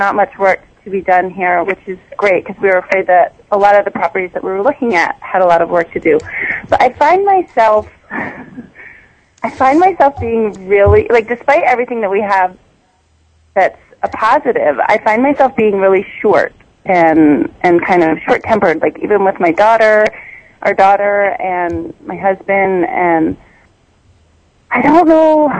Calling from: California, United States; I'm calling in from California today.

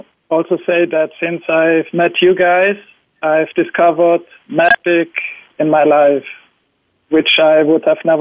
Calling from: Basel, Basel-Stadt, Switzerland; I'm calling in from Basel, too.

